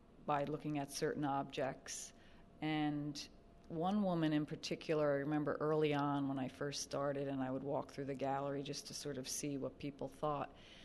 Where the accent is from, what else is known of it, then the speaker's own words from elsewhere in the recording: United States; it's a huge lesson for me because I am Irish American